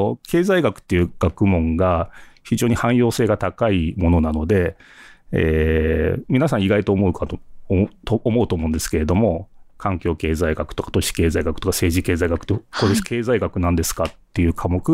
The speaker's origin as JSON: {"language": "Japanese", "region": "Gunma", "country": "Japan", "moved": "as an adult", "said": "出身は群馬県なので、はい、高崎も時々来て街中を歩っていたこともあったと思います。"}